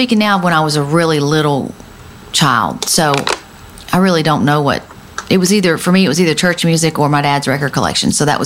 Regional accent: Texas, United States; I grew up in East Texas listening to hardcore country music

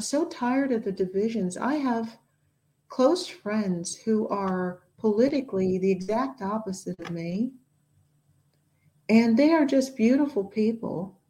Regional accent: United States; I run into more trouble about being American than I do about being Black.

